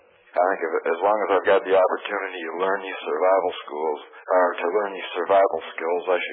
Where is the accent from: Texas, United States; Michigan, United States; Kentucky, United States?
Texas, United States; I'm from the East Texas area. I'm not going to give you my name over the phone.